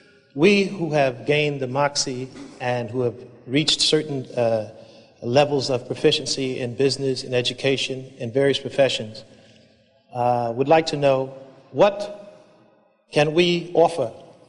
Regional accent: Plainfield, New Jersey, United States; I'm from Plainfield, New Jersey

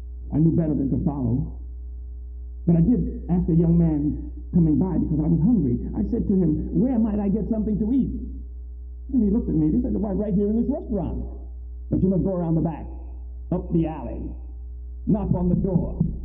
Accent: Pennsylvania, United States; Now, I'm from Pennsylvania, I don't know what the customs and mores are

